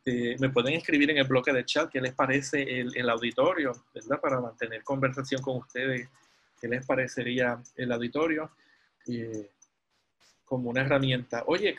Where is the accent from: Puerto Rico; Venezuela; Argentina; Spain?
Puerto Rico; soy de Puerto Rico, pero estoy conectado con una red de México